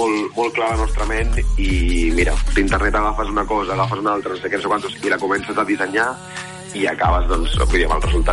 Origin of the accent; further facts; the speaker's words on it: Catalonia, Spain; els tres parlem català i els tres som catalans perquè els tres som de poble